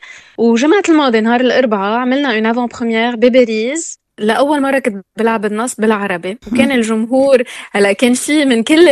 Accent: Lebanon; نحن شخصيتنا كلبنانية كعرب هيك بنتفاعل أكتر

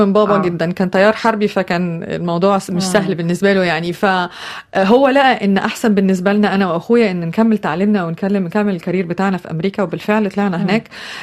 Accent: Heliopolis, Cairo Governorate, Egypt; moved away as an adult; أنا اتولدت في مصر، مصر جديدة، فضلت هناك لغاية ما خلصت أولى جامعة.

